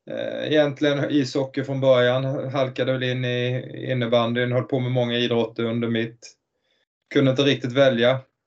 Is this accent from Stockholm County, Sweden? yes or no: no; Nybro, Kalmar County, Sweden; jag kommer från Nybro, en stad 3 mil utanför, egentligen ett hockeynäste.